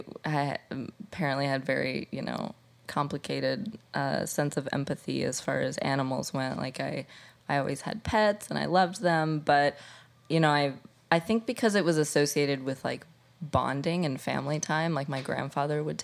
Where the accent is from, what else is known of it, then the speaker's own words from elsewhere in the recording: Indiana, United States; So I am from Indiana. A tiny cornfield in the Midwest. I definitely grew up eating the standard meat and potatoes diet